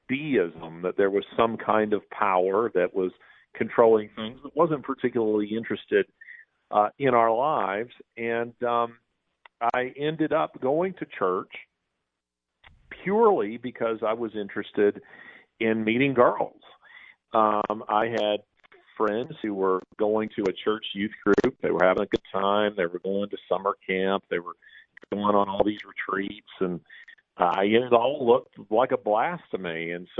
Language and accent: English; Bible Belt, United States; I grew up in the Bible Belt mostly. You know, my father was a career soldier, and so we moved all over the U.S. From one army base to another.